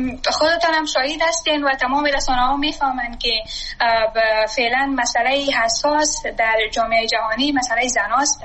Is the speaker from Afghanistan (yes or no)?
yes; Afghanistan; now in abroad; من سرمایه وطنم هستم، من اونجا درس خواندم،